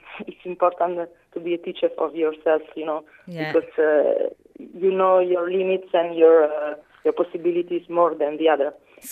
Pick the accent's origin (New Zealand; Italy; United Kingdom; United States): Italy; Novara, Piedmont; English is a second language; I came from Novara, and I was born in Novara.